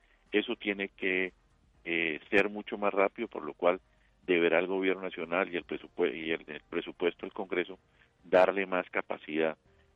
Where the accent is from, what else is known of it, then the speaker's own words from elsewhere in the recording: Colombia; lo que tenemos que rodear como colombianos es a todas las personas que se dedican a defender los derechos humanos